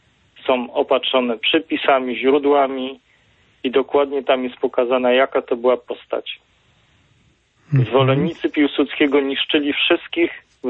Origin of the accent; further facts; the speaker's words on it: Silesian Voivodeship, Poland; bo my Ślązacy pamiętamy